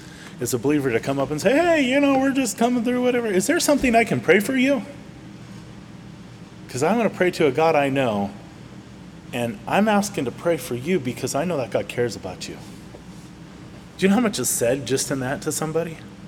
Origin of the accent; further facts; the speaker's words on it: Manteca, California, United States; hey, yeah, we're from Manteca, and this person's from all the way over here